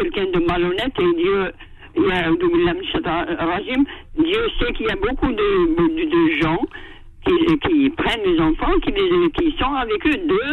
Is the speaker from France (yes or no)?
yes; Nanterre, Île-de-France, France; Oui, moi, je suis de Nanterre